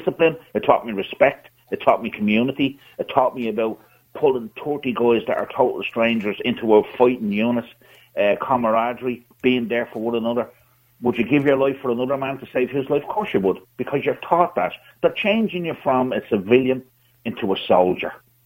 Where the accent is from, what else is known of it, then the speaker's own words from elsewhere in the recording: Ireland; I'm an Irishman, I want to do my military service for my country and my family.